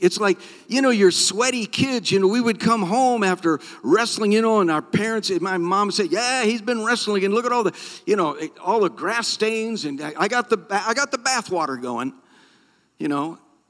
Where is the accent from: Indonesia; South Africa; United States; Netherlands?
United States; Midwest; All of my experience in wrestling is limited to my childhood growing up in the Midwest.